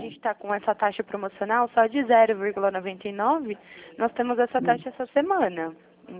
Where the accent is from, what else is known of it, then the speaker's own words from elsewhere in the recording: Jundiaí, São Paulo, Brazil; Eu sou aqui de Jundiaí